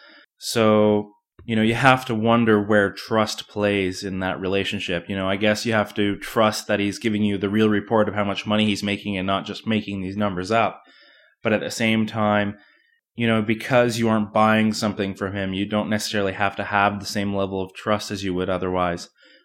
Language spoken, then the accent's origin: English; Canada; I'm actually Canadian.